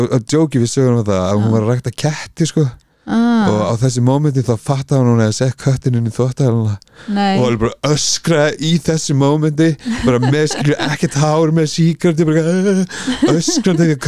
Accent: Sandgerði, Southern Peninsula, Iceland; moved away as an adult; og ég ættaður úr Sangeri á þegar það fyrst 24 árin í lífinu mínu og ég flutti þaðan

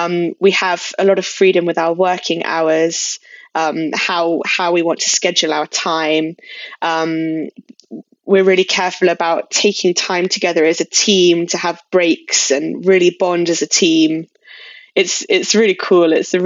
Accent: England, United Kingdom; I speak fluent Spanish as well as being English.

